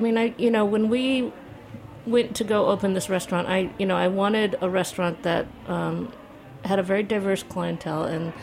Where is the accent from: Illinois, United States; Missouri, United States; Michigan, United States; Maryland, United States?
Michigan, United States; I'm originally from Michigan, like a suburb of Detroit.